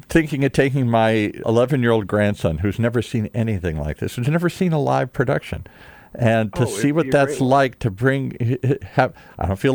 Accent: Detroit, Michigan, United States; I grew up in Detroit.

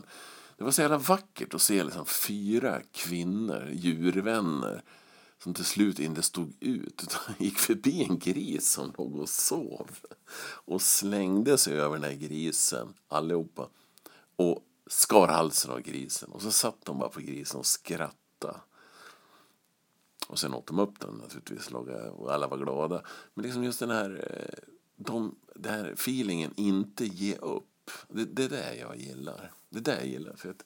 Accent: Västerås, Västmanland County, Sweden; Vi är lika gamla, vi är från Västerås.

